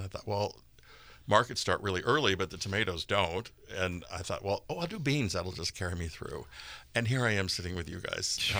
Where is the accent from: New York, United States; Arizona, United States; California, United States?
California, United States; I grew up in Marin in the 70s, pretty much.